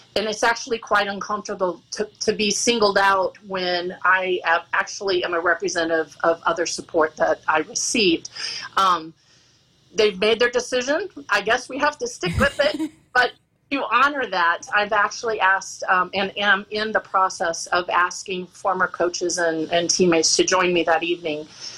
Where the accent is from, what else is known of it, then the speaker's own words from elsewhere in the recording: Missouri, United States; I came from Missouri, and I'm 3rd shortest out of 7 kids.